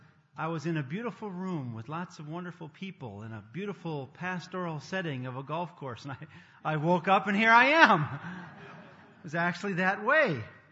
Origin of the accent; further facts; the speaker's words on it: Wisconsin, United States; I grew up in Wisconsin, so red maple leaves are something that is always a harbinger of the feast